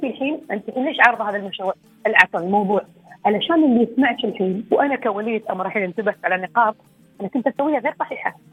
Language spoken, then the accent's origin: Arabic; United Arab Emirates; في كثير من الاشياء يسويها المجتمع عندنا في الامارات